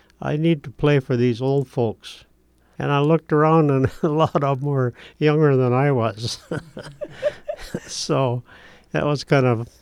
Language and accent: English; Miami, Florida, United States; also born or lived in Duluth, United States; I went to school in Miami, Florida.